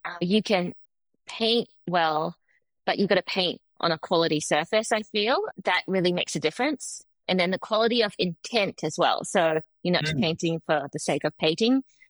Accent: Malaysia; Growing up in Malaysia, but even though I was like an 80s child there, I was born in the 70s.

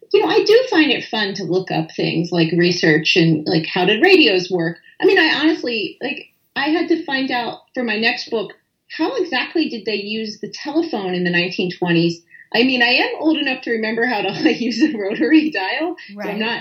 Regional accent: Philadelphia, Pennsylvania, United States; I grew up in West Philadelphia.

